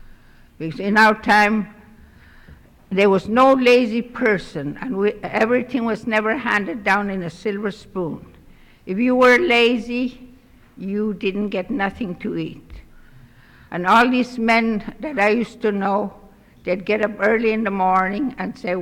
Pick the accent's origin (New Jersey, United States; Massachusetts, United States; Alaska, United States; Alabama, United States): Alaska, United States; Aniak; I am here from Aniak.